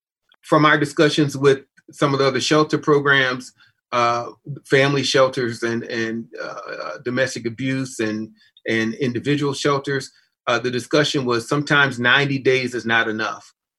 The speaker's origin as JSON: {"language": "English", "town": "Ann Arbor", "region": "Michigan", "country": "United States", "tie": "born or raised there", "said": "I grew up in Ann Arbor. I moved here when I was 8 years of age."}